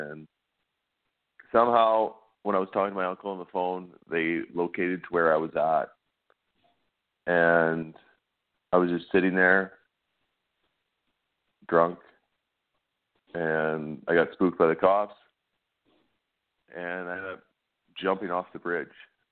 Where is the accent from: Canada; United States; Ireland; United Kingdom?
Canada; Lloydminster; I'm from Lloydminster. I work as a plumber